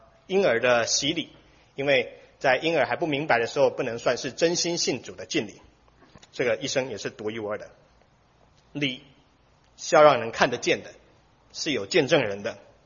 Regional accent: Taiwan; 不然如果是要讲到说像我的故乡台湾

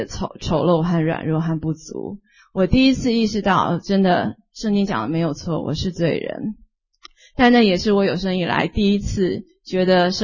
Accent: China; 反而我们中国人是有一句话说杀头的生意有人做，赔钱的生意没人做。

